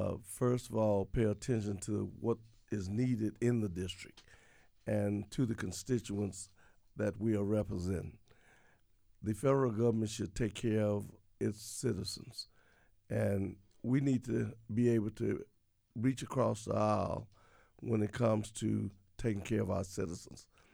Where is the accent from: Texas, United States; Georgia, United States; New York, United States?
Texas, United States; Hearne; I am from Hearne, Texas.